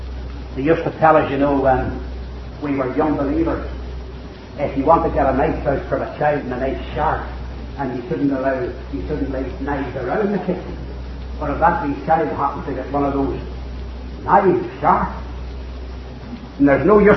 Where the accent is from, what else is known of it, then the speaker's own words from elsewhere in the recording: Ireland; born there; Some have told me that I'm maybe good Italian, but I was born in Ireland, so I couldn't help that.